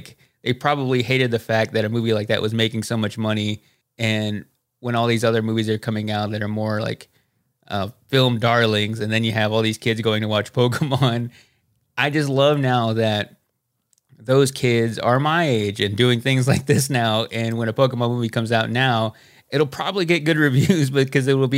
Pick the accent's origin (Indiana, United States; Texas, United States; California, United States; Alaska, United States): Texas, United States; Dallas; I grew up in the Dallas area in the 90s.